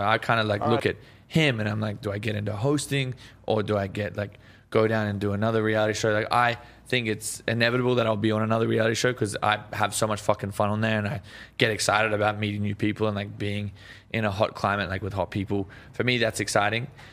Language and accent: English; Australia; Yeah, no, that's the thing. Is like, I feel like we're stuck in the 80s back in Australia. Like, right. You come here and like